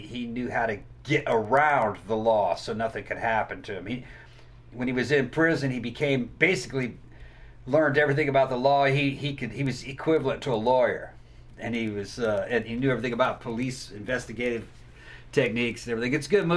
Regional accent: Brazil; growing up in Brazil

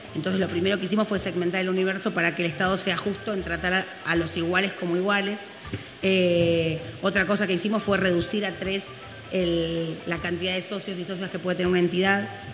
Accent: Tandil, Buenos Aires Province, Argentina; Nosotras somos de Tandil, provincia de Buenos Aires.

